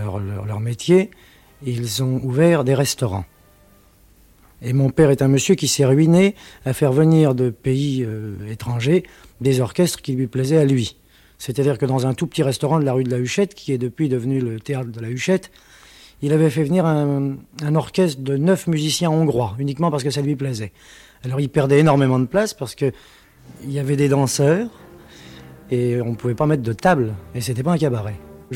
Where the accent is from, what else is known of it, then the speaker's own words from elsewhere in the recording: Paris, Île-de-France, France; born there; Je suis né à Paris, dans un milieu de commerçants artistes.